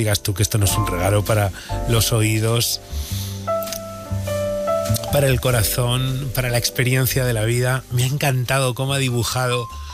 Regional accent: Burgos, Castile and León, Spain; Yo soy de Burgos.

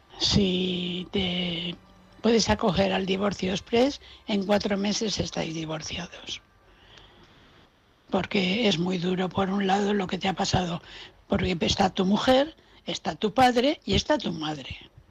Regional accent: Valencia, Valencian Community, Spain; de Valencia.

